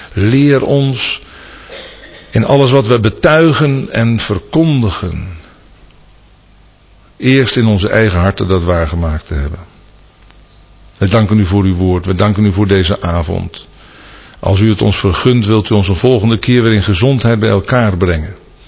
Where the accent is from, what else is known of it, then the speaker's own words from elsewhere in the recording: Netherlands; Daar zijn wij Hollanders zo goed in.